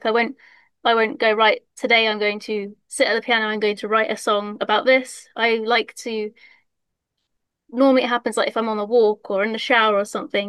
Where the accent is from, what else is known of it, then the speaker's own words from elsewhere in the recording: South West England, United Kingdom; So I'm from North Devon, so I've done all of Cornwall, I've done all of Devon, all of Somerset.